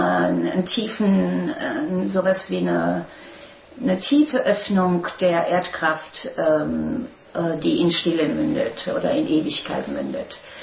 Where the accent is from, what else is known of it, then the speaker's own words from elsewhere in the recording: Baden-Württemberg, Germany; born there; Und für mich ist Schwarzwald so etwas wie, erstmal bin ich hier in der Nähe geboren und war dann jahrelang ja an anderen Orten.